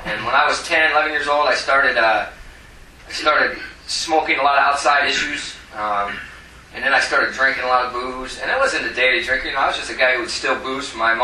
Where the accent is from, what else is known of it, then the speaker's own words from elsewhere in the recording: Stockton, California, United States; I grew up in California. I grew up in this town called Stockton, California.